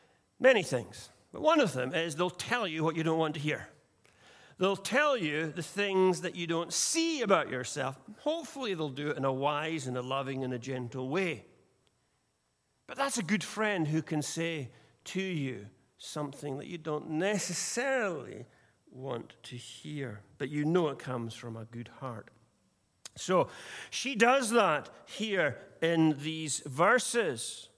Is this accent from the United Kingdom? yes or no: yes; Tain, Scotland, United Kingdom; Back in my hometown of Tain in the Highlands of Scotland, there's an old bell tower where every night at 8 p.m. the bell is rung